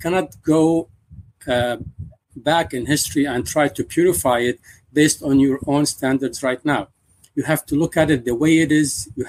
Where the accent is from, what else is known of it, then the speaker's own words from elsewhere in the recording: Baghdad, Baghdad Governorate, Iraq; Now, I'm from Baghdad